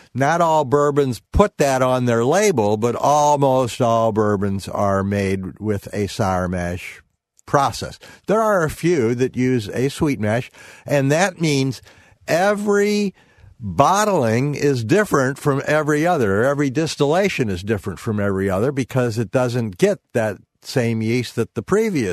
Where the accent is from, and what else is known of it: St. Louis, Missouri, United States; born or raised there